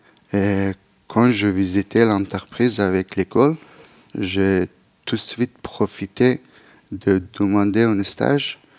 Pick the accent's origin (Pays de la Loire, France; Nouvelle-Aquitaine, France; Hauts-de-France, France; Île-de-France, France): Hauts-de-France, France; Chambly; Bon, je viens de Chambly et je passais ce monde devant.